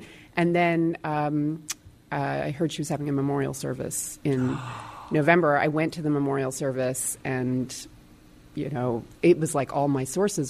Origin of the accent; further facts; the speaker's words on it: New York, United States; You know, I grew up in New York, and I went to the theater.